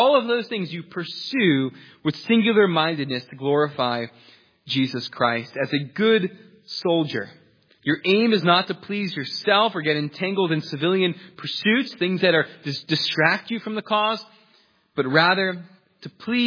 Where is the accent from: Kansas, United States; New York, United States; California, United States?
New York, United States; I'm from New York, as most of you know.